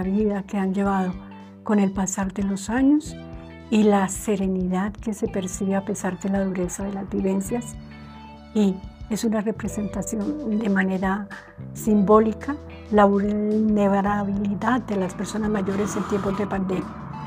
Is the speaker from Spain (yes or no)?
no; Colombia; surgen a raíz de unas estadísticas que presentan en mi país acerca de los suicidios ocurridos en Colombia.